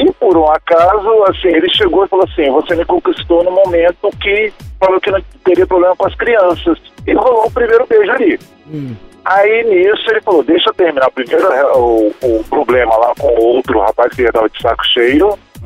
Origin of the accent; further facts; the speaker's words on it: Vila Velha, Espírito Santo, Brazil; born there; now in Vespasiano, Brazil; Eu sou capixaba, nascido de Vila Velha. E hoje eu moro em Vespasiano, em Minas Gerais.